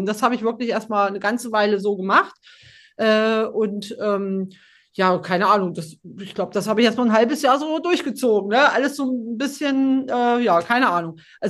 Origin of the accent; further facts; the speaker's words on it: Eschwege, Hesse, Germany; Ich bin ja aus Eschwege, Maycake ja auch.